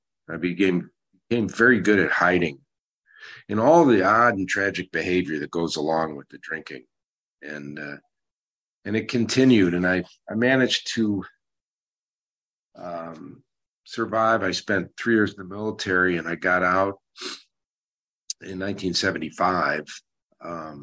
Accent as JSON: {"language": "English", "town": "Chicago", "region": "Illinois", "country": "United States", "tie": "born or raised there", "said": "You know, I grew up in the Chicago area, Chicago, Illinois, USA, and kind of an interesting background."}